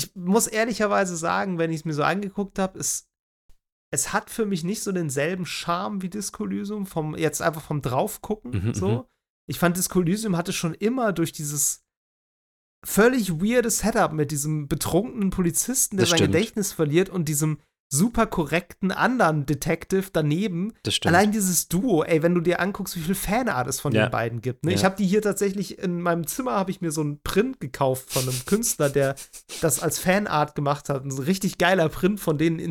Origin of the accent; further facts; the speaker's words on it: North Rhine-Westphalia, Germany; bei dem kleinen Segelflughafen, der bei mir, wo ich herkomme, vom platten Land in Nordrhein-Westfalen.